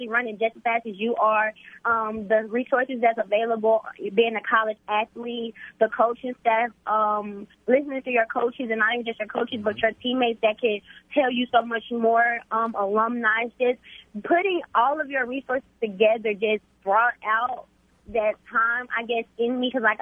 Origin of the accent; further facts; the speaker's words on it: Texas, United States; We went to Texas Relays and competed. Me being back in my home state, it just gives me this.